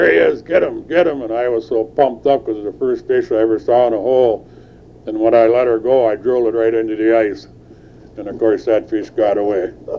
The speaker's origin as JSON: {"language": "English", "town": "Neenah", "region": "Wisconsin", "country": "United States", "tie": "born or raised there", "lives_now": "Pine River, United States", "said": "I was born in Nina in 1940. I lived there until about 95, 96, and then I moved to Pine River, Wisconsin."}